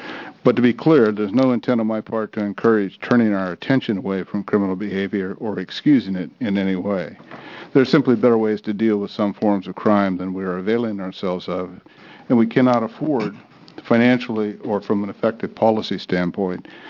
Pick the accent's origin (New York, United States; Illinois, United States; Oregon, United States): Oregon, United States; Pendleton; I'm also here as a born and raised in Pendleton, Oregon, Oregonian, as is my wife, my father.